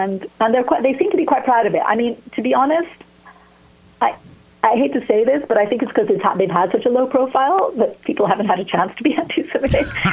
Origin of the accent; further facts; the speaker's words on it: Porto, Norte, Portugal; growing up as an American and Jew in Porto in those days, we're talking about pre-revolution, because, you know, we had a revolution in 1974.